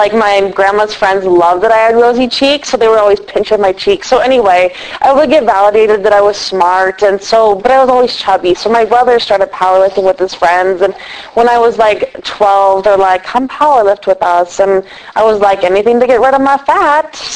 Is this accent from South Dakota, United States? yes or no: no; Michigan, United States; born there; I was born a baby in Michigan, but I was born to an alcoholic, addict, crazy world.